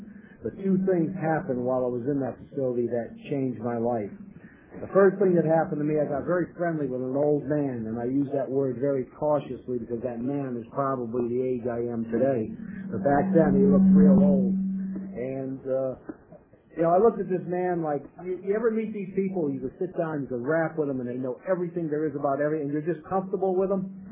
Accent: New York, United States; I'm from New York, and I stopped using in 1960.

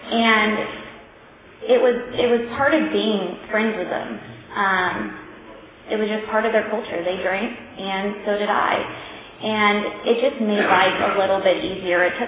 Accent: California, United States; I grew up in Tulare County, and I came from a great family.

